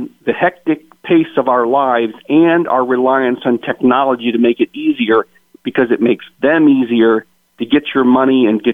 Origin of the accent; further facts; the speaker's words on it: Findlay, Ohio, United States; I grew up in Findlay. I'm from Findlay, so I love Findlay